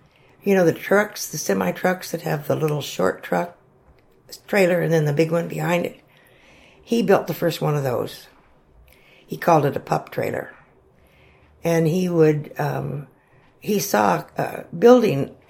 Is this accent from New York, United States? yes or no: no; Gunnison, Colorado, United States; Well, I was born 2 weeks before Pearl Harbor was bombed in November of 1941, November 14th. And I was born in Gunnison, Colorado. Lived there my whole life until I went to college.